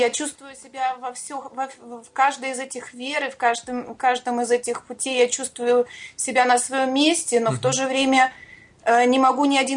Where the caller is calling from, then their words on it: Germany; Из Германии.